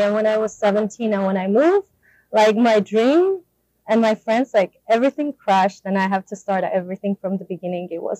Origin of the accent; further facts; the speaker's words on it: Armenia; moved away; I'm from Armenia, and it's been like almost 7 years that I moved from Armenia.